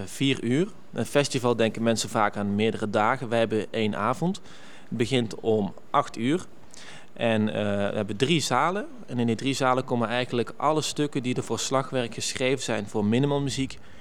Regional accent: Netherlands; born there; ik ben in Nederland geboren.

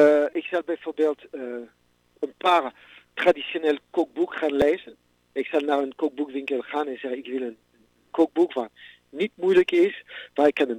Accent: France; Dutch is a second language; now in Netherlands; Omdat ik als Fransman ontdekt, proef en laat zien aan Nederlander hoe rijk hebben we hier.

